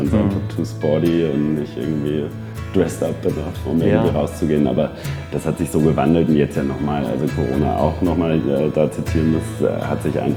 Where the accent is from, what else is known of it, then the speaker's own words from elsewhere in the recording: Hamburg, Germany; now in Munich, Germany; Ich bin aus Hamburg.